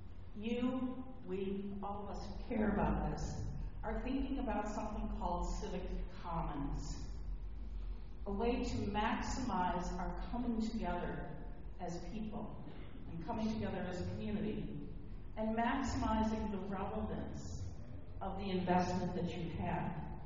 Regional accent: Wisconsin, United States; I'm the out-of-town consultant, but I'm from Milwaukee County. My mom is here, and she's 97 years old

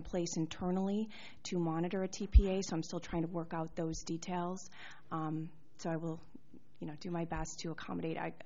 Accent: Greendale, Wisconsin, United States; I'm born and raised in Milwaukee County, from Greendale, went to UW-Madison, then went to Northwestern for my master's.

